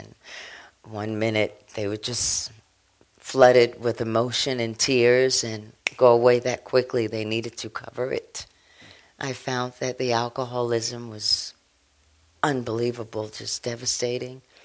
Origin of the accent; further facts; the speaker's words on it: Queens, New York, United States; I'm from Queens, so that helped, you know.